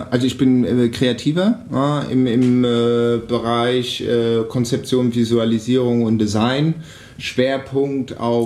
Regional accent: Offenbach, Hesse, Germany; also born or lived in Wiesbaden / Frankfurt; Also ich bin in der Stadt aufgewachsen. Ja. Erst Wiesbaden, dann super lange Offenbach, Frankfurt. Oft bin ich in Berlin.

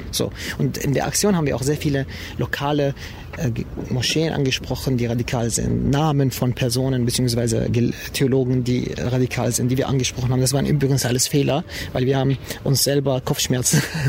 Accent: Germany; wir interpretieren uns als deutsche Muslime und nicht irgendwie als Iraner oder Türken oder arabische Muslime, sondern wirklich als deutsche Muslime

